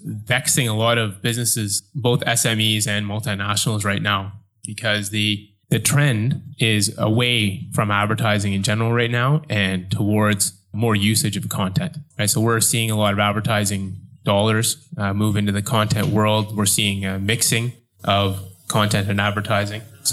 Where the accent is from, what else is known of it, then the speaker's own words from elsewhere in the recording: Canada; now in Hong Kong; So I'm originally from Canada, living here in Hong Kong for about 6 years